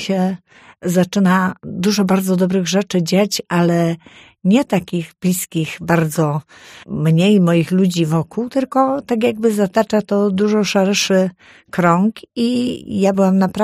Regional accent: Silesian Voivodeship, Poland; Pochodzę z Górnego Śląska, więc losy ludzi na Śląsku są bardzo takie wymieszane.

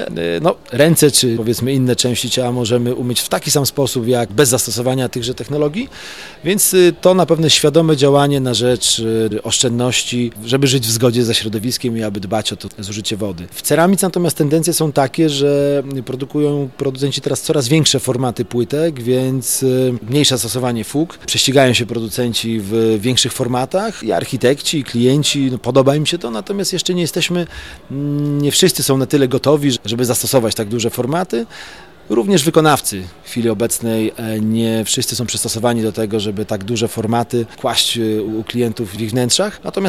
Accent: Opole, Opole Voivodeship, Poland; No ja jako Opolanin naprawdę jestem dumny z tego, że Opole doczekało się takiego miejsca.

